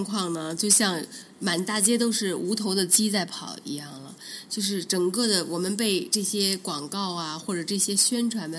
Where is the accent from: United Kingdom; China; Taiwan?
United Kingdom; now in London, United Kingdom; 就是我作为一个英国人，我就觉得这个城市已经发生了变化了